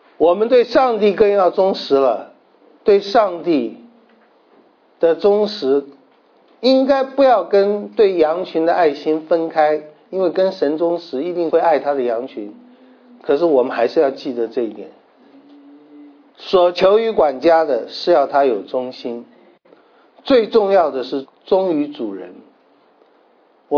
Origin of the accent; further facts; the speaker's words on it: China; 对我们中国人来讲，我们被人论断是极大的事